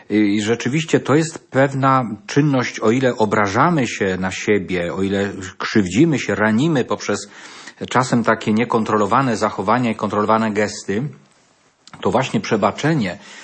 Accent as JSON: {"language": "Polish", "region": "Świętokrzyskie Voivodeship", "country": "Poland", "lives_now": "Lubelskie, Poland", "said": "pochodzę z Sandomierskiego, a należę do diecezji radomskiej, a mieszkam w Lubelskiej."}